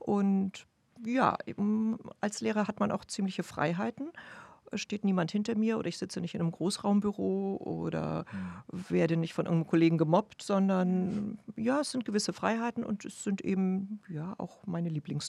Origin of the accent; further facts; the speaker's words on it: Schleswig-Holstein, Germany; Ich bin irgendwie mehr so ein Landtyp, okay. Irgendwie so ein Nordtyp auch irgendwo. Ich komme ja selbst aus Schleswig-Holstein. Ich brauche mal irgendwas mit Meer.